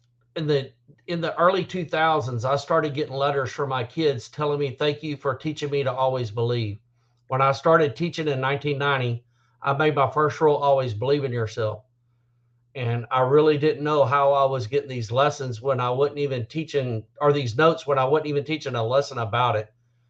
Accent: Port Neches, Texas, United States; In the Twitter world, I might be known as … I grew up in the Port Neches Groves area, which is by Beaumont, which is east of Houston by Louisiana.

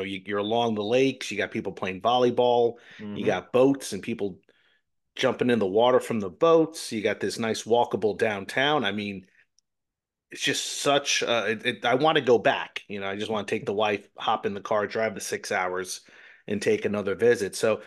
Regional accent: New Jersey, United States; I remember I grew up in New Jersey.

